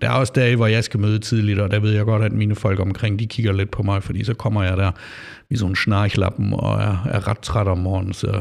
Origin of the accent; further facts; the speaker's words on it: Flensburg, Schleswig-Holstein, Germany; jeg er opvokset i Flensburg Weiche i Sporskifte